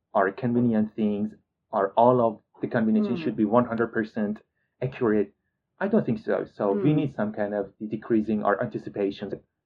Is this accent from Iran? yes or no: yes; Iran; English is a second language; You know, I'm originally from Iran